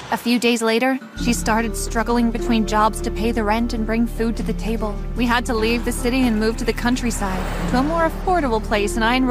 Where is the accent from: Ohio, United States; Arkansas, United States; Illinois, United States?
Illinois, United States; Chicago; I'm from Chicago. I was born to a very poor family.